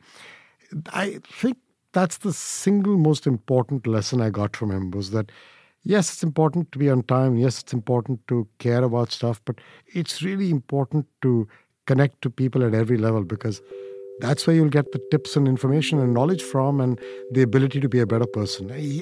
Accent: India; growing up in India, you take diversity for granted.

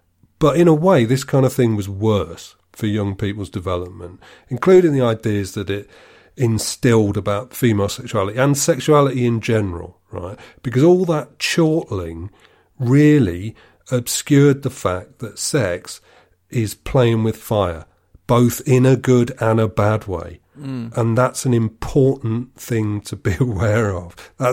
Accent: United Kingdom; because I'm British.

